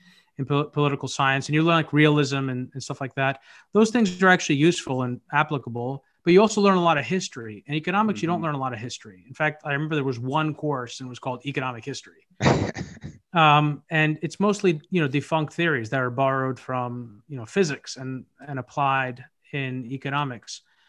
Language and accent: English; Cincinnati, Ohio, United States; born there; also born or lived in Italy; Well, I'm Greek American. I was born in Cincinnati right after my parents moved here, and we moved around a lot growing up, and we went back to Greece every single summer.